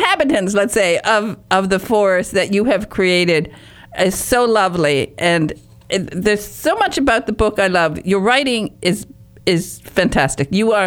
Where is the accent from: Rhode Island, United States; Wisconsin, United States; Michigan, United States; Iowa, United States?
Michigan, United States; I'm from Michigan's northern Upper Peninsula, and I really was raised practically in the forest.